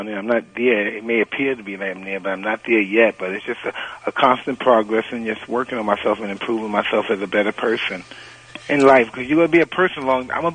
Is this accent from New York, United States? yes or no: yes; New York, United States; more about my life with Cuss, growing up in New York.